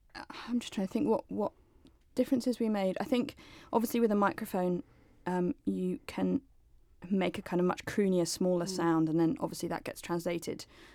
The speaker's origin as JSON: {"language": "English", "country": "United Kingdom", "said": "as British musicians, it's the real pinnacle"}